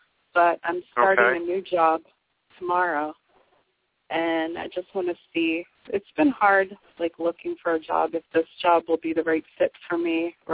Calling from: New Jersey, United States; From South Jersey.

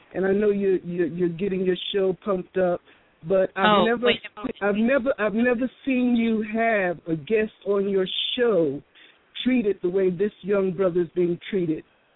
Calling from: San Antonio, Texas, United States; I'm calling from San Antonio, Texas.

